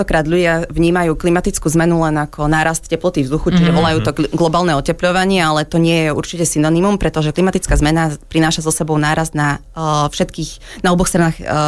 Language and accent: Slovak; eastern Slovakia, Slovakia; now in Bratislava, Slovakia; Z východu.